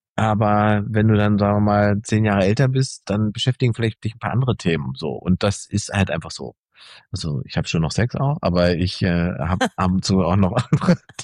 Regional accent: East Germany, Germany; born there; Ich bin ja im Osten geboren.

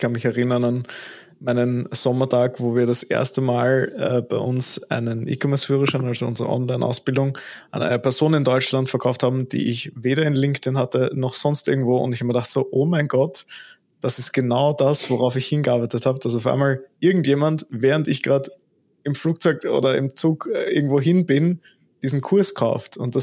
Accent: Vienna, Austria; Nur, dass man in München definitiv ein bisschen gescheiter redet als bei uns in Wien. In Wien, ja, verwurschteln wir die Worte einfach nur.

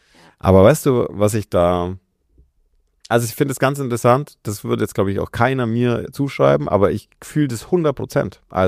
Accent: Aindling, Bavaria, Germany; ich bin in Aindling aufgewachsen, ich habe keinerlei Beziehungen mehr zu dieser Ortschaft und zu den Leuten da auch.

